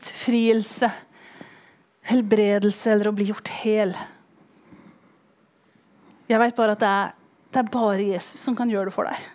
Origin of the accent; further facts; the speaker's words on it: Tanzania; jeg har vokst opp som misjonærbarn i Tanzania